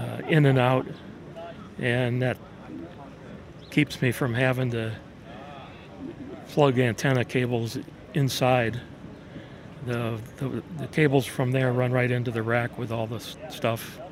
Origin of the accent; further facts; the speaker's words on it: Ohio, United States; now in Atlanta, United States; I lived most of my life in Ohio here. Northeastern Ohio is where I'm from. Okay. But I live near Atlanta right now.